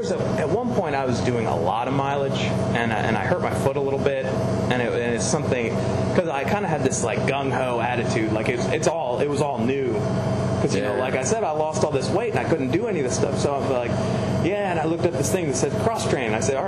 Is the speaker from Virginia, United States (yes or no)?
yes; Virginia, United States; And she never, because I'm actually from Northern Virginia.